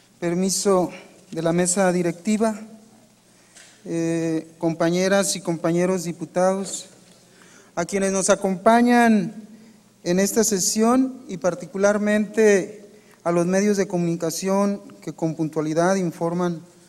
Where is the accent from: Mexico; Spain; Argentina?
Mexico; Nayarit; como mexicanos hemos llegado a la paridad en nuestra representación